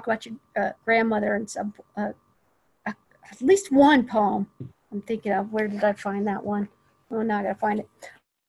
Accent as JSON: {"language": "English", "town": "Seattle", "region": "Washington", "country": "United States", "tie": "born or raised there", "said": "At that point, it had been 16 years since I've been back to Seattle. So it was so nice seeing my hometown."}